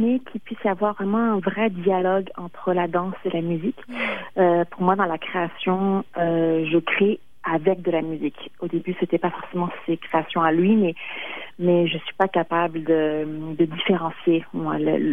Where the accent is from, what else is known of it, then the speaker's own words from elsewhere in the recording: France; also born or lived in Mexico; now in Canada; je suis née au Mexique, mais j'ai grandi en France et là, ça fait plus de 10 ans que je suis au Québec. C'est que déjà, culturellement, c'est assez mélangé.